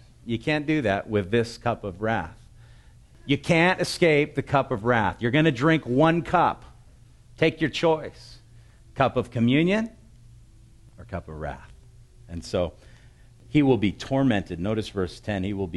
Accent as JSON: {"language": "English", "country": "United States", "said": "I'm an American. For goodness sake, I want the dollar to be stronger"}